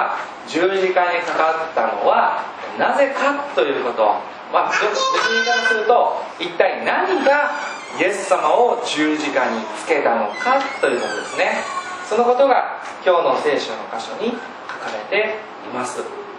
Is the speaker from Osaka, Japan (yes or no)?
yes; Kishiwada, Osaka, Japan; born there; 僕は岸和田に生まれたので